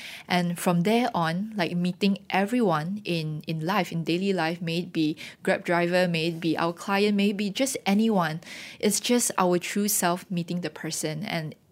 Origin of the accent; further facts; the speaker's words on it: Kuching, Sarawak, Malaysia; We do see that growing up in Kuching and starting the business in Kuching, everything really does get really personal